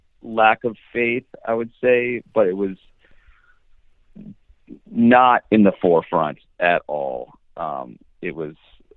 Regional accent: Reston, Virginia, United States; also born or lived in Ann Arbor, Michigan; Well, I was born in Ann Arbor, Michigan. My family moved from Ann Arbor to Reston, Virginia, where I spent my youth.

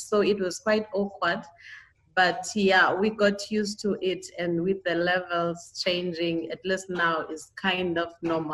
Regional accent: Mthatha, Eastern Cape, South Africa; I'm from Eastern Cape in Amtata. I'm home now.

